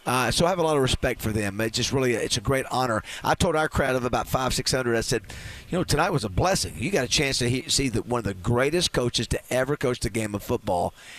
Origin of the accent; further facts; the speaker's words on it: Panama City, Florida, United States; I grew up in Panama City, and he recruited me and came into my home.